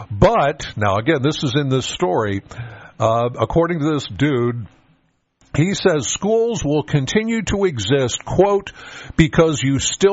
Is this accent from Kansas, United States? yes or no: no; Penns Valley, Pennsylvania, United States; I mean, I'm from Penns Valley. I'm very proud to be a Penns Valley Ram.